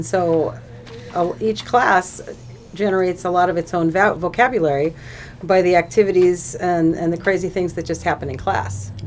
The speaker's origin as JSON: {"language": "English", "town": "Los Angeles", "region": "California", "country": "United States", "tie": "born or raised there", "also_born_or_lived": "Mexico City, Mexico", "lives_now": "Brookings, United States", "said": "I grew up in Los Angeles and moved here from Mexico City, which was really a shock."}